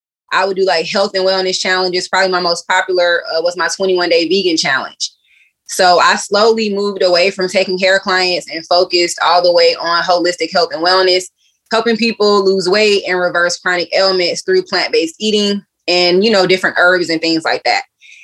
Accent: Riverdale, Georgia, United States; So I am born and raised in Riverdale, Georgia. My family is from Los Angeles, though. So my parents came here in the 80s.

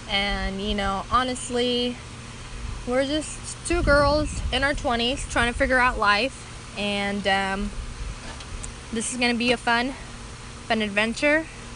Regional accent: Kansas, United States; Yeah, well, you know, Ken's from Florida, I'm from Kansas.

